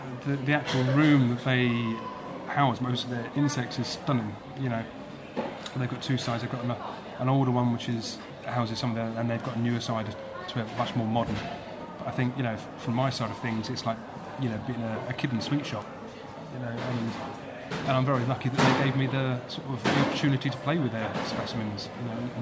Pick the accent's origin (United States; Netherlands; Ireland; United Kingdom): United Kingdom; London; I'm surrounded by nature day in, day out. And it's I'm a city boy, essentially. I grew up in London, and, you know, I lived in London most of my life. We only moved out a short while ago.